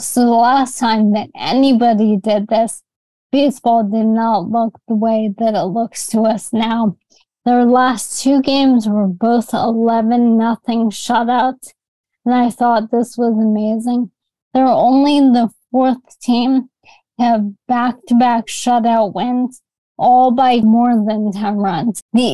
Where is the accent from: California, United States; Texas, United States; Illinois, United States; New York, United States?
New York, United States; But at my core, I am a New Yorker.